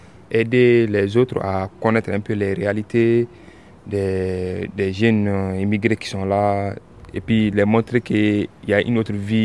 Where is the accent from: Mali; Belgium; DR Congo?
Mali; Bamako; Moi je viens de Mali, à Bamako.